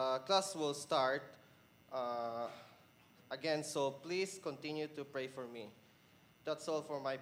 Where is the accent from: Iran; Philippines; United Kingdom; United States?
Philippines; I'm from Philippines.